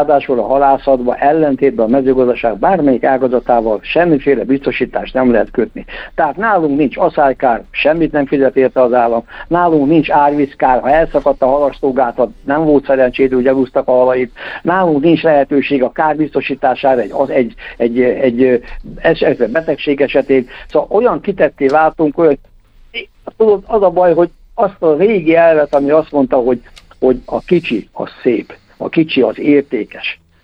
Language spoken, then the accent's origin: Hungarian; Ercsi, Fejér, Hungary; Csak az én szülőfalomba Ercsit, ahonnan én származom